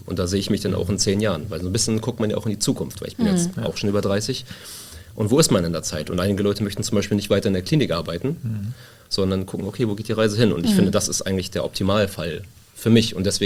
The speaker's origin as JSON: {"language": "German", "town": "Wismar", "region": "Mecklenburg-Vorpommern", "country": "Germany", "tie": "born or raised there", "lives_now": "Greifswald, Germany", "said": "Ich bin interessanterweise in Bad Klein geboren. Ach. Und habe eigentlich den Großteil meines Lebens dann in Wismar und hier in der Region verbracht. Mhm. Jetzt seit 2012 lebe ich auch in Greifswald."}